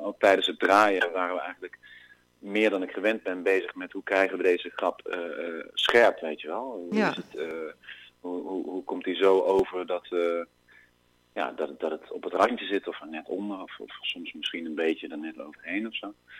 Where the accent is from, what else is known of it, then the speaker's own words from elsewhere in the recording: North Brabant, Netherlands; Dat had ik vroeger niet zo in Brabant, waar ik vandaan kom.